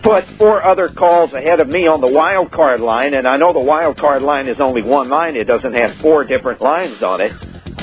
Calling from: Texas, United States; I'm calling from Galveston County.

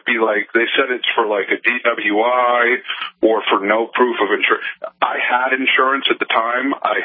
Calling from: Maine, United States; Yeah, I was calling from Maine, but this happened in Texas.

